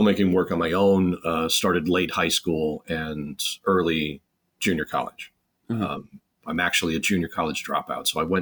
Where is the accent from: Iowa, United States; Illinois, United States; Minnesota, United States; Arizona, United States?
Illinois, United States; Chicago; born there; Well, I was born in Chicago.